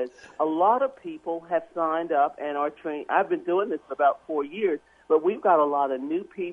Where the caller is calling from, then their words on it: Baltimore, Maryland, United States; Here in Baltimore.